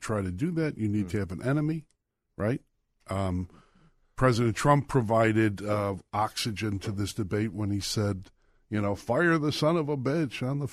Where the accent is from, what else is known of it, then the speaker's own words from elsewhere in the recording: United States; born there; I said, no, Daddy. I wasn't born in the village like you. I was born in America, and we play with our helmets.